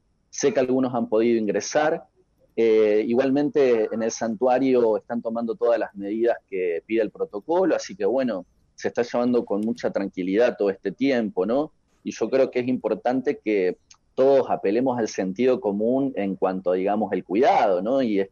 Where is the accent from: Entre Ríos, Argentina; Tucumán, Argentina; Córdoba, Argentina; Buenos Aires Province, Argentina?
Buenos Aires Province, Argentina; San Nicolás de los Arroyos; born there; nací en la ciudad de San Nicolás el 6 de noviembre del 85, así que bueno, hace unas semanitas atrás estuve de cumpleaños. Y bueno, y nací en una familia conformada por mi papá Alfredo, mi mamá María Rosa.